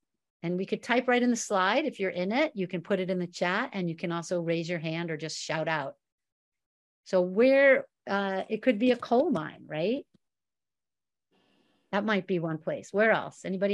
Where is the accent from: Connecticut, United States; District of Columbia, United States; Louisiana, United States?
District of Columbia, United States; Washington; I'm from Washington, D.C.